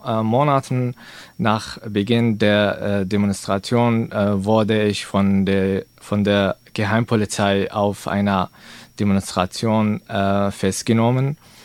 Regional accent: Aleppo, Aleppo Governorate, Syria; now in Germany; Ich komme aus Syrien, Nordsyrien, Aleppo.

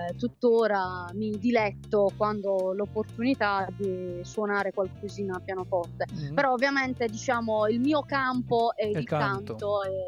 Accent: Bitonto, Apulia, Italy; io sono di Bitonto e da quando sono piccola canto

